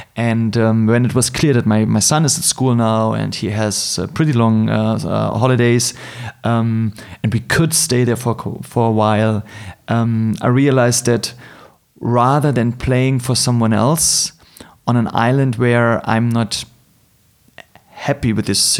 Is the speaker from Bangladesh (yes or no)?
no; Berlin, Germany; I'm hardly in my hometown in Berlin for a long time.